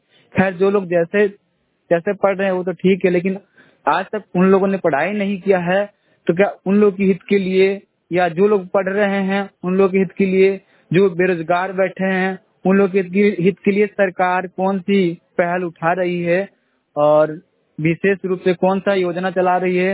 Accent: Siwan, Bihar, India; जिला सिवान बिहार का रहने वाला हूँ

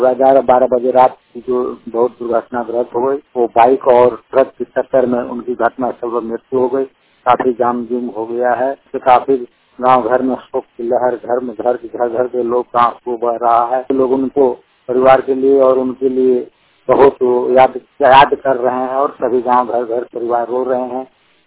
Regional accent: Jharkhand, India; हमारे झारखंड में बहुत दुखद समाचार है कि हमारे गांव में

